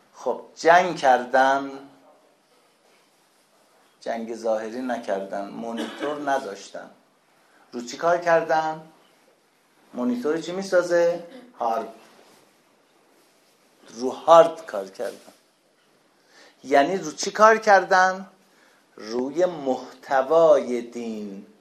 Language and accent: Persian; Iran; ما چون ترکیم، ببخشید، امکانات نبود.